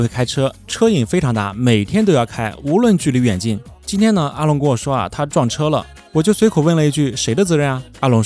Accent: Jinan, Shandong, China; 我们山东又把我们济南市市委书记也捐出去了。现在呢是家也搬了，人也走了，我合计着以后你们可以叫我湖北人了。

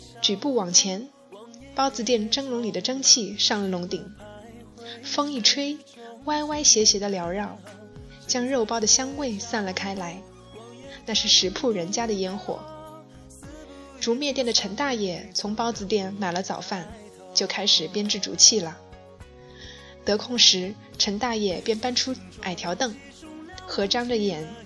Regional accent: Changxing, Zhejiang, China; 我曾经也为我的家乡长兴的一条老街望春北路写过一篇文章

